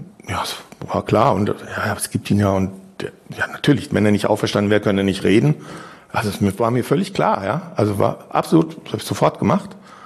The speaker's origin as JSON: {"language": "German", "town": "Munich", "region": "Bavaria", "country": "Germany", "said": "ich komme ja aus München"}